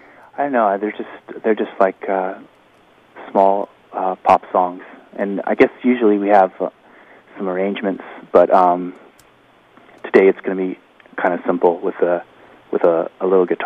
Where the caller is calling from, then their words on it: Berkeley, California, United States; I'm calling from Berkeley, California.